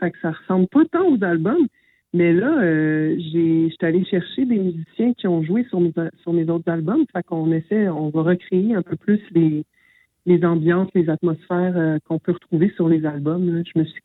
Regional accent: Montreal, Quebec, Canada; also born or lived in Lanaudière; Tu sais, j'ai grandi à Montréal, puis j'ai rapidement fait en sorte de passer mes étés, mes temps libres, de me trouver des jobs à l'extérieur de la ville

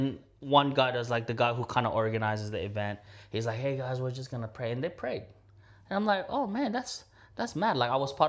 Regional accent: Philippines; And, you know, being Filipino myself, I love playing ball with the Filipinos too.

